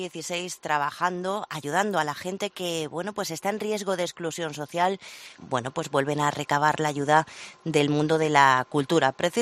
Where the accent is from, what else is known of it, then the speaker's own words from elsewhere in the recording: Cartagena, Bolívar, Colombia; Les doy unos consejitos y también les cuento una cosa de mi tierra, que en Cartagena también somos solidarios.